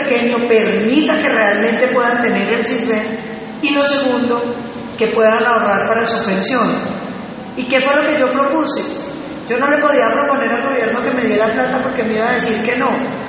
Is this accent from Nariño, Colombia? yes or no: no; Cauca, Colombia; Yo soy vecina de ustedes, yo soy del departamento del Cauca.